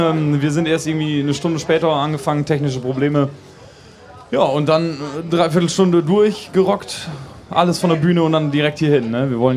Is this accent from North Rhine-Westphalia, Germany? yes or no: yes; Rheine, North Rhine-Westphalia, Germany; Wo wir herkommen, aus Rheine, das ist zwischen Münster und Osnabrück.